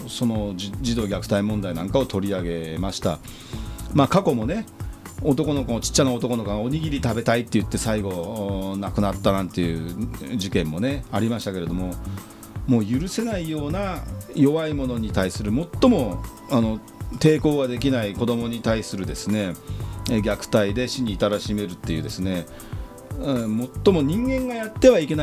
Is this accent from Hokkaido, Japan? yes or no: no; Yokohama, Kanagawa, Japan; 私横浜鶴見区出身前議員の … お届けしております。